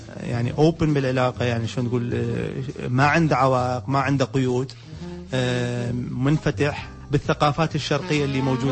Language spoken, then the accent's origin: Arabic; Baghdad, Baghdad Governorate, Iraq; التحيات طبعا لمدينتي البغداد بشكل عام أولا